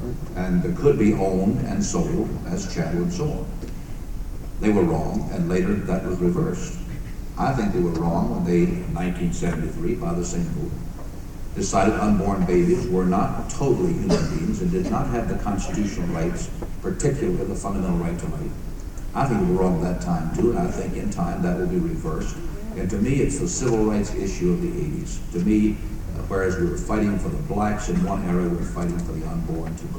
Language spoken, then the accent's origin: English; Lynchburg, Virginia, United States; I was raised up as a segregationist. I was born and raised in Virginia, Lynchburg, Virginia.